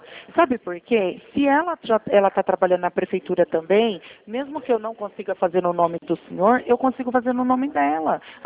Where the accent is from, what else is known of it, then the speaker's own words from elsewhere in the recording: Campinas, São Paulo, Brazil; Eu sou aqui de Campinas. O meu escritório é aqui em Campinas.